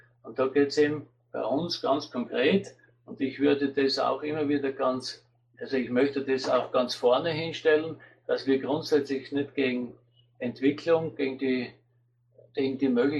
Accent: Austria; Und bei uns in Österreich hat diese Monika Silvester-Resch, sie hat da ausgearbeitet

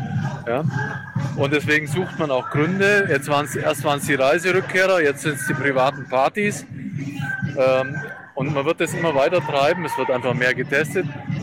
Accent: Schwäbisch Gmünd, Baden-Württemberg, Germany; Nein, ich bin aus Schwäbisch Gmünd, 50 Kilometer weg von Stuttgart.

